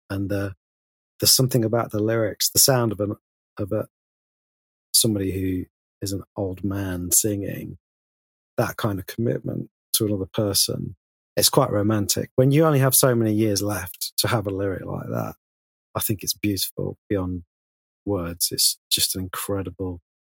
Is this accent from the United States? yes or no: no; Sheffield, Yorkshire and the Humber, United Kingdom; when I grew up in Sheffield, it seemed like quite a large place, and you didn't get out of it that often as a kid.